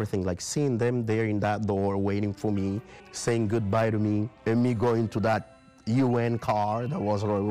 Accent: Angola; I'm an Angolan tenor. I came from Angola, from singing in church.

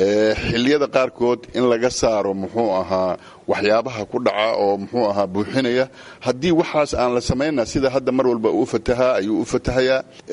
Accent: Beledweyne, Hiran, Somalia; Aniga magaalada Beledweyne aan ku dhashay oo kusoo koray

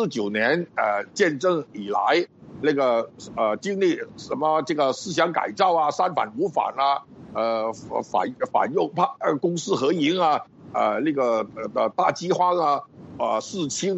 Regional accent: Hong Kong; 我们香港人或者广东人那个在学普通话的时候呢，就有闹这个笑话。我们讲皮鞋的鞋啊，在粤语当中呢跟小孩子的孩啊是一样的发音的。

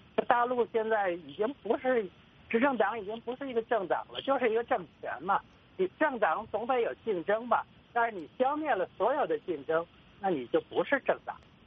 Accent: China; 作为大陆人

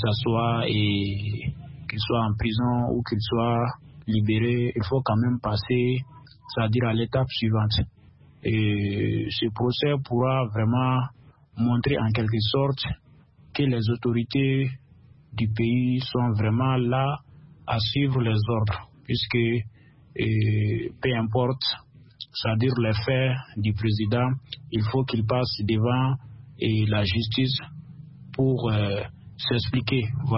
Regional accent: Mali; comprenez ça, surtout chez nous, au Mali.

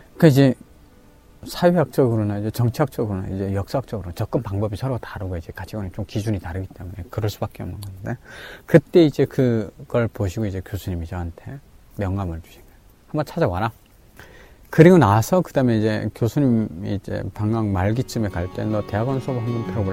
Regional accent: Chongjin, North Hamgyong, North Korea; now in South Korea; 저 도지사는 못해도 청진 시장은 될 겁니다. 왜냐면은 제 고향 사람들 가장 잘 먹고 잘 살게 나만큼 잘 먹고 잘 살 수 있게 제가 해보고 싶다라는 욕심이 있는 거죠.

